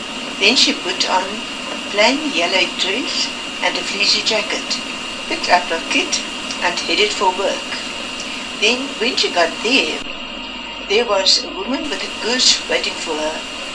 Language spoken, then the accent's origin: English; Vredendal, Western Cape, South Africa; I was born on the West Coast, small little town named Fredendal. It's during the last days it was fairly a big place nowadays, but in my days it was a very small school.